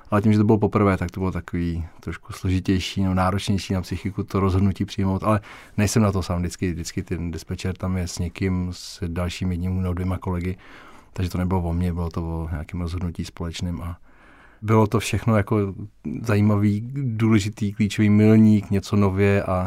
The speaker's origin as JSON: {"language": "Czech", "town": "Týnec nad Sázavou", "region": "Central Bohemian Region", "country": "Czechia", "said": "U nás, já jsem z Týnce nad Sázavou, z domu jsme koukali na fabriku"}